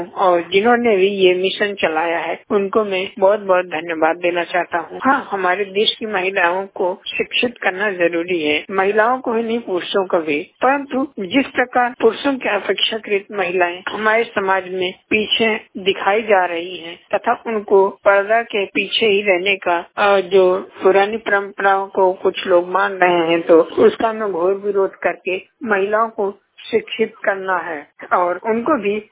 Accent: Banda, Uttar Pradesh, India; मैं उत्तर प्रदेश के बांदा जनपद का रहने वाला हूँ।

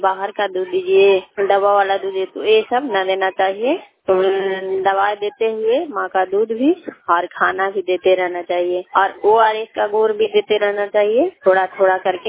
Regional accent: Bihar, India; थाना हिंडौन, जिला नालंदा के रहने वाली हूँ

